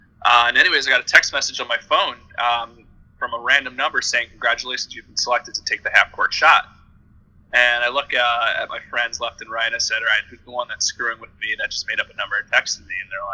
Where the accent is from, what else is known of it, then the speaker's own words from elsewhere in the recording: New York City, New York, United States; I grew up in New York. I grew up a diehard New York Knicks fan.